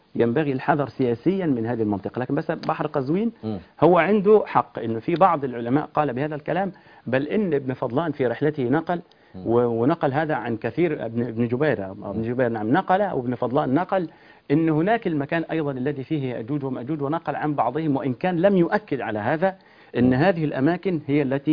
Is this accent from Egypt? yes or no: yes; Egypt; إحنا كمصريين